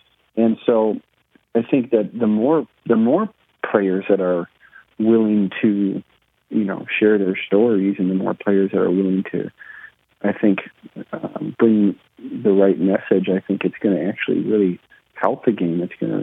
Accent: Minneapolis, Minnesota, United States; They're all based in Minneapolis, my hometown.

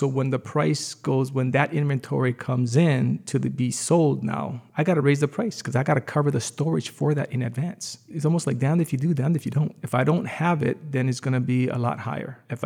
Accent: Hawaii, United States; we also realize that we're all from Hawaii.

